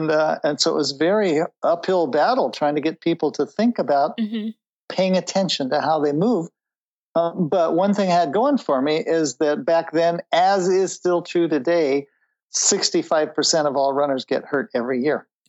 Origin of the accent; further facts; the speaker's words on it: Boulder, Colorado, United States; I grew up in Boulder, Colorado, so I was used to running lots of trails and long distances, but I've always been fascinated by Tai Chi because I'm half Chinese.